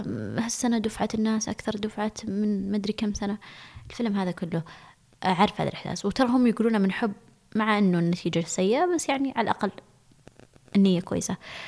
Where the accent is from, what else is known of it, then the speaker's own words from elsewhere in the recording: Saudi Arabia; اسمه جديد وما عندنا بالسعودية، أكيد بيكون له مستقبل